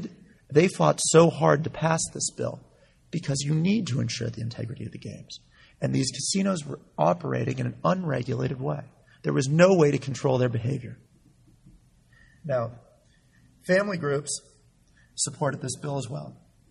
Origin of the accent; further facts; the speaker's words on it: Los Angeles, California, United States; I grew up in Los Angeles and have gone to casinos for years and years.